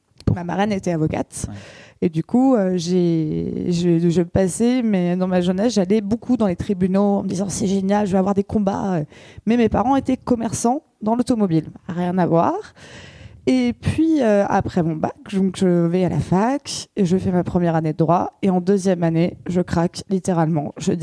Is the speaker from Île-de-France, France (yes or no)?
yes; Île-de-France, France; Moi, j'ai grandi dans le 91, donc en banlieue parisienne.